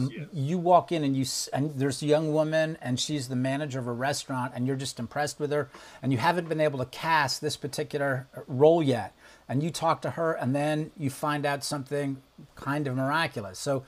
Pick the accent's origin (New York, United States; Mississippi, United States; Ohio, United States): New York, United States; I was raised in New York, so I know a lot of those areas, and I know a lot of people